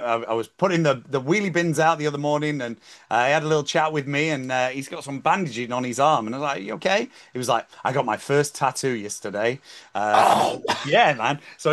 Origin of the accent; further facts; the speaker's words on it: Warrington, North West England, United Kingdom; seeing as I've just touched upon my hometown, there has been a question sent from not far away from my hometown, Warrington in Cheshire, about 20 miles away from where I am right now.